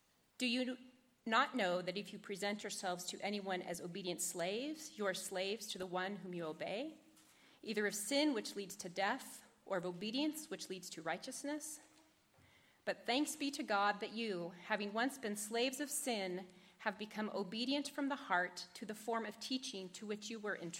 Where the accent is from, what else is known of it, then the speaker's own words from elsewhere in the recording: Garrison, North Dakota, United States; Well, I grew up in Garrison, North Dakota, doing push-ups most of my life.